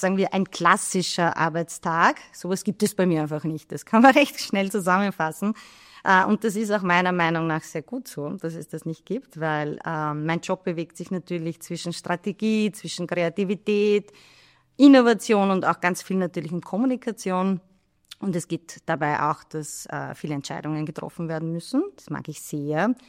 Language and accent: German; Burgenland, Austria; ich bin schon im Wasser aufgewachsen, am schönen Neusiedlersee.